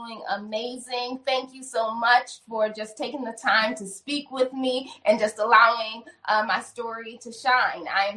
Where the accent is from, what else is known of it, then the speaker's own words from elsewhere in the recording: Bartlett, Illinois, United States; moved away as an adult; also born or lived in Chicago / New York; in Chicago, my hometown, Bartlett, Illinois.